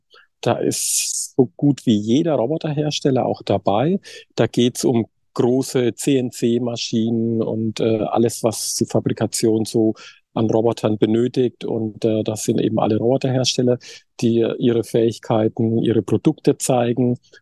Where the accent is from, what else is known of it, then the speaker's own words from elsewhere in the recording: Würzburg, Bavaria, Germany; ich stamme aus Würzburg, aus Mainfranken